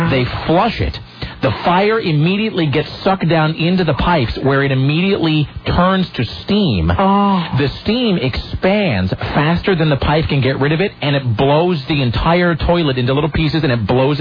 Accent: Kennewick, Washington, United States; some kids who did this at a high school when I was growing up in Kennewick

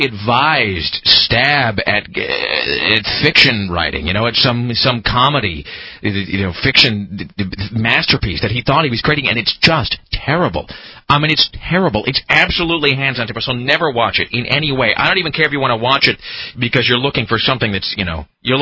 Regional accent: Kennewick, Washington, United States; Growing up in Kennewick, we got KSTW, which is Channel 11 out of Seattle.

